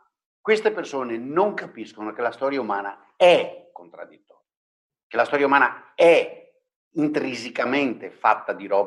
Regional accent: Veneto, Italy; io personalmente, da buon veneto, serenissimo, culturalmente

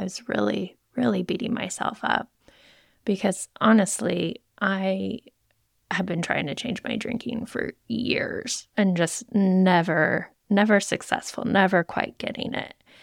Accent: Moscow, Idaho, United States; I grew up in Moscow, Idaho.

